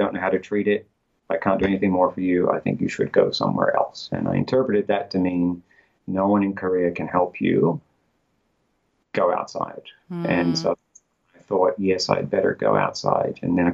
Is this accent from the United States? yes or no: no; Sydney, New South Wales, Australia; I went back to my home country and hometown of Sydney, Australia